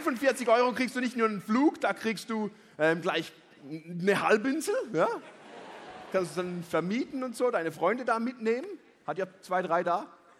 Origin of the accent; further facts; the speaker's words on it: Switzerland; Ich bin naiv oder ich bin Schweizer.